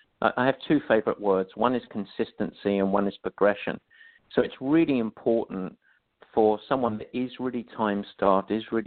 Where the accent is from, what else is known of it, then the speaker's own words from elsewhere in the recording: England, United Kingdom; moved away as an adult; now in United States; I'm obviously not from the States, although I've lived here now longer than I spent growing up in England.